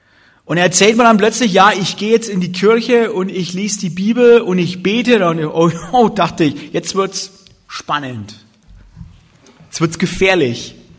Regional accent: Bavaria, Germany; wir sind da im Oberfranken aufgewachsen, ziemlich ärmliche Gegend, kärglich ein bisschen. Und ich bin getauft, konfirmiert, mit so einem normaler, klischee-evangelischer Christ.

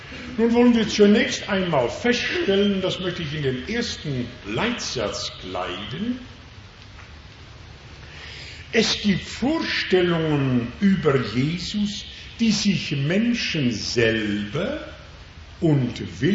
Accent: Halver, North Rhine-Westphalia, Germany; in meinem Heimatort Halver bei Lüdenscheid kenne ich eine ganze Reihe von Männern

